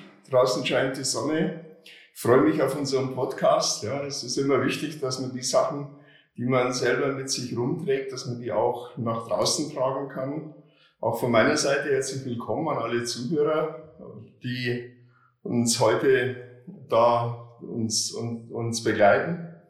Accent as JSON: {"language": "German", "town": "Passau", "region": "Bavaria", "country": "Germany", "tie": "born or raised there", "lives_now": "Berlin, Germany", "said": "nachdem ich ein Volontariat in Passau, in meiner Heimatstadt, bei der Passauer Presse absolviert hatte, bin ich wild entschlossen nach Berlin gegangen"}